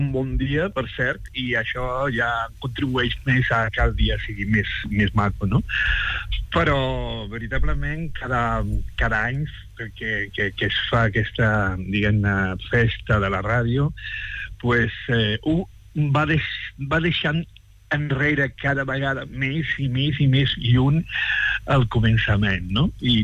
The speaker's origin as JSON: {"language": "Catalan", "town": "Alcalá de Guadaíra", "region": "Andalusia", "country": "Spain", "said": "jo soc d'Andalusia, jo vaig néixer en Alcalá de Guadaira."}